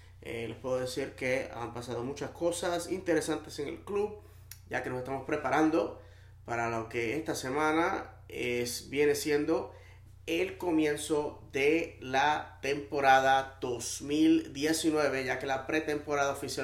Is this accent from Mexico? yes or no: no; Bayamón, Puerto Rico; mi pueblo natal de Bayamón, Puerto Rico, tenía un equipo